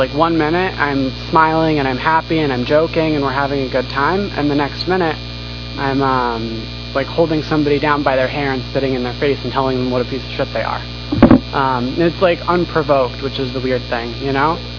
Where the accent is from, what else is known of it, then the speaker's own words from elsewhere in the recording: Seattle, Washington, United States; So I grew up in Seattle, and I kind of grew up in AA.